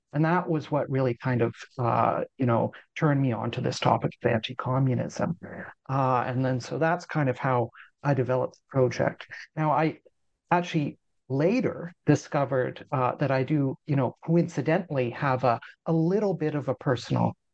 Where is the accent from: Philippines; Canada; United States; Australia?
Canada; being Canadian, I had a little bit of French to start out with.